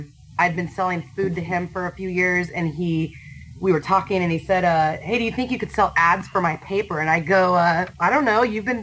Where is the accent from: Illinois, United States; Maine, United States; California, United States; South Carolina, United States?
California, United States; San Lorenzo; also born or lived in San Jose; Well, I grew up in the Bay Area. So I grew up in the East Bay in San Lorenzo.